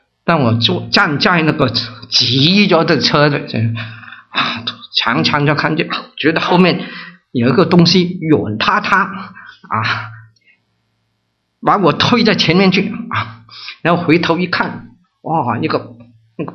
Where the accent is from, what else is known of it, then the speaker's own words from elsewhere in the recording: Hong Kong; Chinese is a second language; 在香港啊，我的普通话又这么普通，你们都知道我是香港来的。